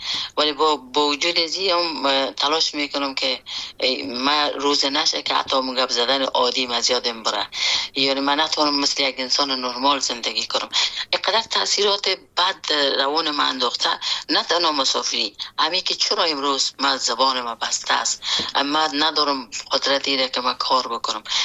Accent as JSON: {"language": "Persian", "country": "Afghanistan", "tie": "born or raised there", "moved": "as an adult", "said": "خود اجتماع افغانستان که در اوج بزرگ شدیم"}